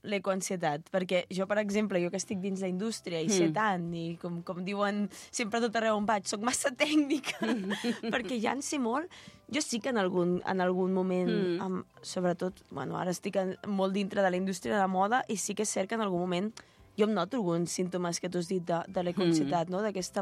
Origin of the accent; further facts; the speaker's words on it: Les Gunyoles, Catalonia, Spain; Sí, jo soc de les Gunyoles. Sempre acabo les Gunyoles.